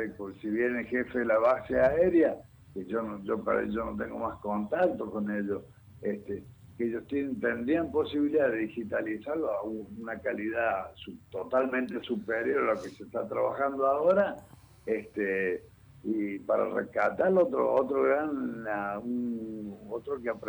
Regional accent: Córdoba, Argentina; now in Paraná, Argentina; Yo soy cordobés, pero hace muchísimos años que vivo acá en Paraná.

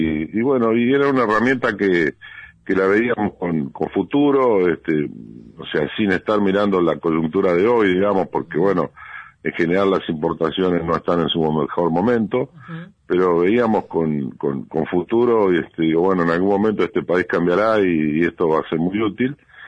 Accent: Paraná, Entre Ríos, Argentina; y somos de Paraná y estamos acá

